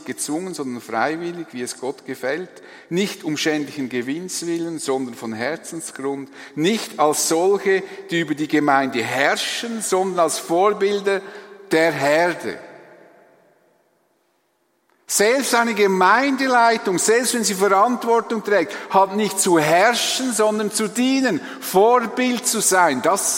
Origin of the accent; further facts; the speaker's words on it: Switzerland; und ich als Schweizer natürlich sage, ja klar, holen Sie die Polizei, kein Problem.